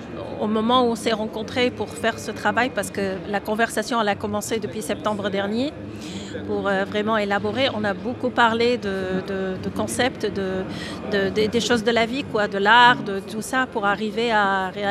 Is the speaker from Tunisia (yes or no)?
yes; Tunisia; born there; moi, je suis née en Tunisie et je suis m'installée ici en tant qu'artiste.